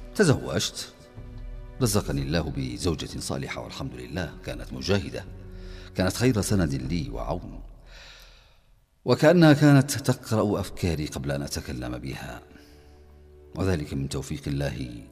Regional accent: Palestine; لاحتلال بلادي فلسطين

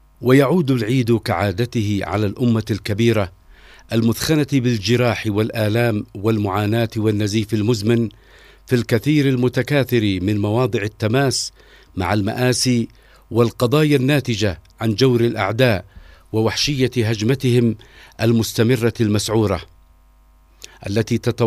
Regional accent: Yemen; وهذا هو حالنا كيمنيين

